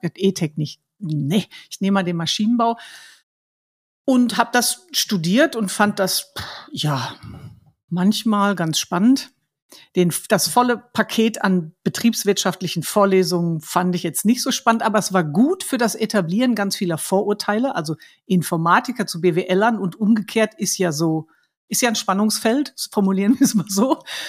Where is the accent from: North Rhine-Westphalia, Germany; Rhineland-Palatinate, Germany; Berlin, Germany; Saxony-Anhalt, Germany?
North Rhine-Westphalia, Germany; Ich bin im Ruhrgebiet aufgewachsen.